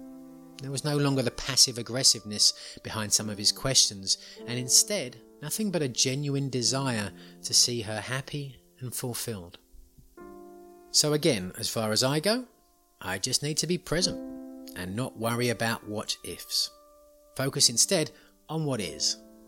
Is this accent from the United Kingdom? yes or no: yes; England, United Kingdom; growing up in England